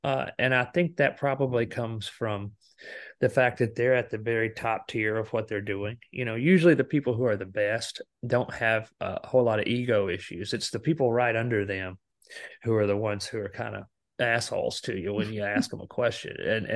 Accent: Alabama, United States; No, growing up in Alabama, that was not something that I knew anything about, you know.

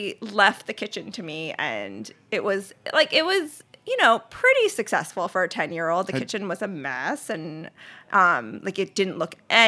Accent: Charlotte, North Carolina, United States; And I grew up in North Carolina, and being a person of color in Charlotte, even at that time, was

